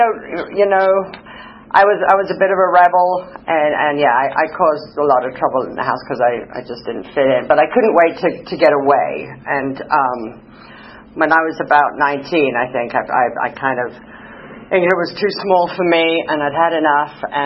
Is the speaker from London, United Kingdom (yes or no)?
yes; London, United Kingdom; born there; I was born in London, England. That's why I talk funny. And in December 1961